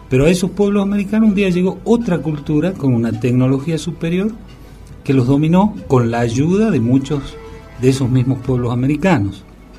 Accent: San Salvador de Jujuy, Jujuy, Argentina; Acá nací en San Salvador de Jujuy, en Cuyaya. Soy de Cuyaya. Nací en mi casa.

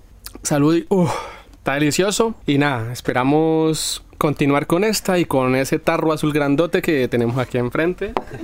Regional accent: Cali, Valle del Cauca, Colombia; No vengo propiamente de Dinamarca, venimos de aquí nomás, de aquí cerquita, de la que dicen que es la capital de la salsa

